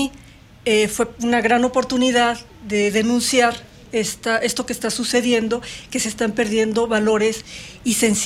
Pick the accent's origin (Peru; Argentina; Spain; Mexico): Mexico; Coyoacán, Mexico City; now in Querétaro, Mexico; yo realmente soy de México, de Coyoacán. No soy queretana, pero ya tengo también muchísimos años viviendo aquí, así que realmente ya soy queretana